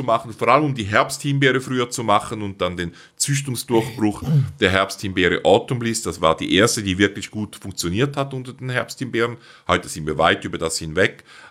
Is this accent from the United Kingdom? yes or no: no; Switzerland